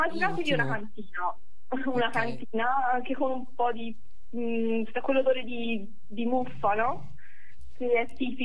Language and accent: Italian; Prato, Tuscany, Italy; perché sono di Prato, ricordiamolo.